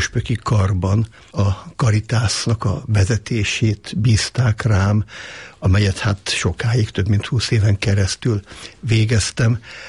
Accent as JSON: {"language": "Hungarian", "region": "Budapest", "country": "Hungary", "tie": "born or raised there", "said": "jelenleg az 5. generációban élünk a 8. kerületben, a tisztviselőtelepen. Ott születtem, ott nőttem föl 4 testvéremmel együtt"}